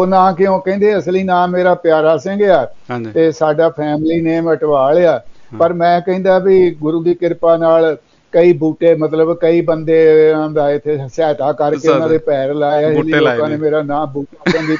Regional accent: Amritsar, Punjab, India; ਤੇ ਉਹ ਅੰਮ੍ਰਿਤਸਰ ਸਾਡਾ ਸ਼ਹਿਰ ਆ, ਗੁਰੂ ਕੀ ਨਗਰੀ ਆ, ਗੁਰੂ ਰਾਮਦਾਸ ਸਾਹਿਬ ਨੇ ਵਸਾਇਆ ਹੋਇਆ, ਪਰ ਰਹਿੰਦੇ ਤਾਂ ਅਸੀਂ ਆ ਨਾ ਉੱਥੇ।

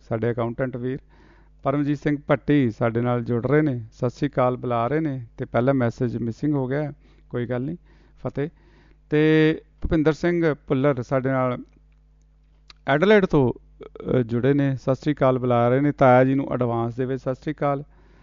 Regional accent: Punjab, India; ਪੰਜਾਬ ਦੇ ਵਿੱਚ, ਸਾਡੇ ਪਿੰਡ ਲਾਗੇ ਹੀ ਆ ਨਵਾਂਸ਼ਹਿਰ ਦੇ ਏਰੀਏ ਦੇ ਵਿੱਚ ਦੁਪਾਲਪੁਰ, ਅਤੇ ਸਾਡਾ ਪਿੰਡ 5-7 ਕਿਲੋਮੀਟਰ ਦੇ ਫਰਕ 'ਤੇ ਹੀ ਆ

